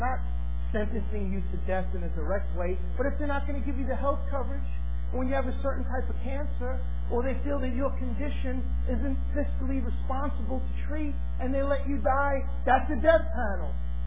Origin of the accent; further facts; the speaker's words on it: New York, United States; I'm from New York. I know this.